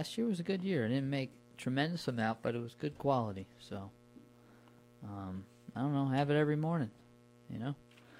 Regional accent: New Paltz, New York, United States; walk from Arkville to where I grew up in New Paltz.

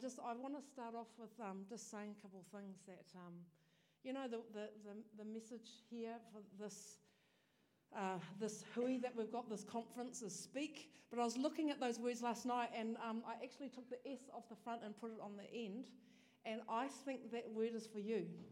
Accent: Taranaki, New Zealand; now in Tauranga, New Zealand; I now belong to Tauranga Moana, but I'm originally from Taranaki, so it's great to be here.

